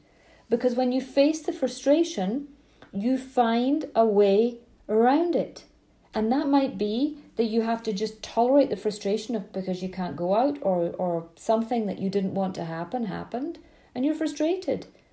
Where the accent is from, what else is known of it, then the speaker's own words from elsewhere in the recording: Scotland, United Kingdom; I grew up in Scotland, long summer evenings, and we'd all go and play outside.